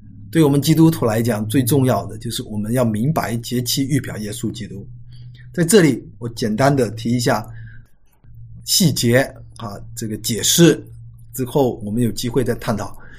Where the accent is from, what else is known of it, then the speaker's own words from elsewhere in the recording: China; 然后我们说：“我们是从中国来的。”